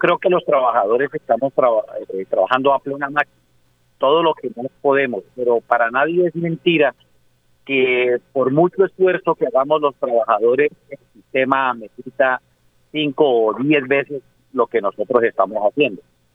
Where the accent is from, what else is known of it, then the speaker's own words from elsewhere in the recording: Colombia; como colombiano, no sería justo que metieran la mano al bolsillo